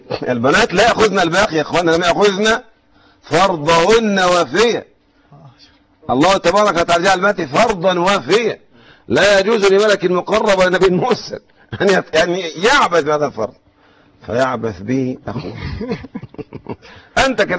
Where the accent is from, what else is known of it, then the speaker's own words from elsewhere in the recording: Egypt; نحن من اهل مصر. فكلمة القراط منتشرة عندنا عند المصريين